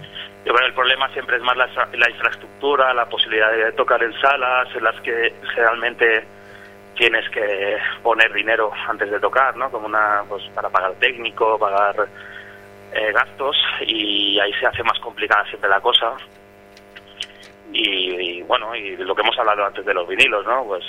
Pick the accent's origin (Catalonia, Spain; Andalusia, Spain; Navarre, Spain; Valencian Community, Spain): Catalonia, Spain; Barcelona; now in Madrid, Spain; Yo soy de Barcelona, entonces yo llegué a Madrid sobre 2007